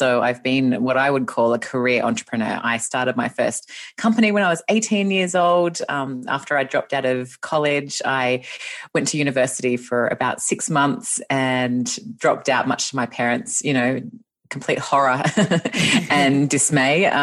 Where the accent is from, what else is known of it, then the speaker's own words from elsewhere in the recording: Australia; now in Los Angeles, United States; you can hear from my voice and my accent that I'm not from here. I'm Australian originally, and I moved to Los Angeles 5 years ago now. So we've been living here in California for 5 years